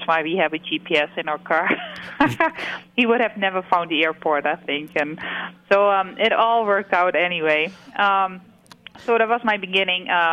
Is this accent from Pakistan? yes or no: no; Netherlands; English is a second language; well, I'm from Holland.